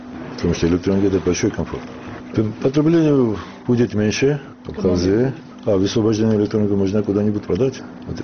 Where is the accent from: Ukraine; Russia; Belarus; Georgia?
Georgia; Tsalenjikha, Samegrelo-Zemo Svaneti; Я из Саленджиха.